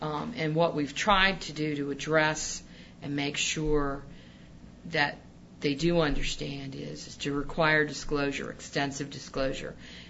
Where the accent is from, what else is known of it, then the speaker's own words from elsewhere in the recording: Virginia, United States; It's half the size of my hometown in Virginia.